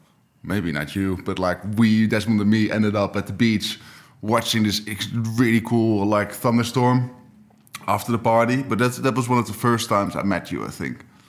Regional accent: Netherlands; English is a second language; I'm not officially from Amsterdam. I grew up in the middle of the country, where it's like a nice nature, like a quiet town, nice to grow up but not so much to do, and we always ride bikes there.

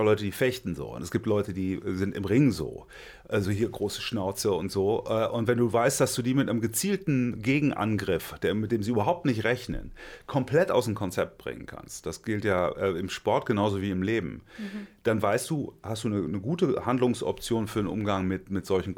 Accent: North Rhine-Westphalia, Germany; Und ich bin in Nordrhein-Westfalen eben aufgewachsen

